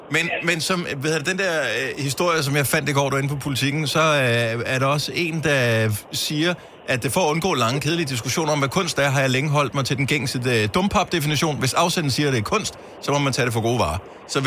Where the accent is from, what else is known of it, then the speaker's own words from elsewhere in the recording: Bogense, Region of Southern Denmark, Denmark; Så er jeg vokset op i Bogense.